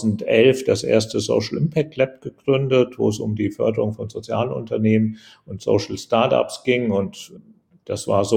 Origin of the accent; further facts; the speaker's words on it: Hesse, Germany; ich komme ja aus Hessen, aus einem kleinen Dorf in Hessen.